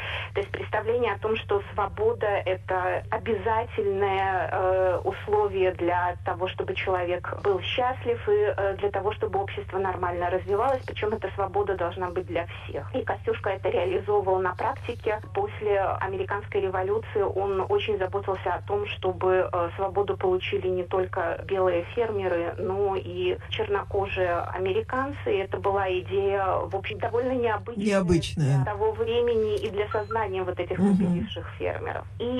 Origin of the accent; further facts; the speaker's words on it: Minsk, Belarus; а я сама из Беларуси, из Минска, эта фигура мне очень близкая